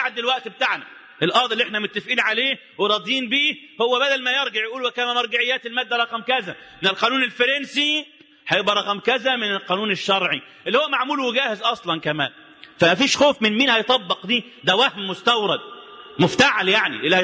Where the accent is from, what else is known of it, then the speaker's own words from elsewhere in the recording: Egypt; أنا مصري مسلم، مش راجل لا راجل بتاع علم ولا راجل متخصص ولا أي حاجة خالص، ولا أنا منضم لأي حزب من أحزاب الدنيا.